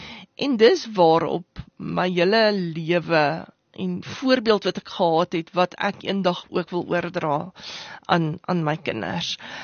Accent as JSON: {"language": "Afrikaans", "town": "Johannesburg", "region": "Gauteng", "country": "South Africa", "tie": "born or raised there", "said": "Jong, ek is een meisie van die suide, Johannesburg suid groot geword, Terfontein, wonderlike herinneringsjare daaraan."}